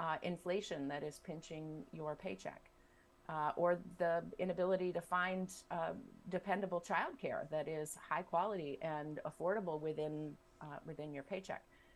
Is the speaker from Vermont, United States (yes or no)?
yes; Bradford, Vermont, United States; also born or lived in Corinth; I grew up in Corinth and Bradford, graduated from Oxbow High School here in Bradford. Went to the University of Vermont, and then came back to the Upper Valley to get my teaching certificate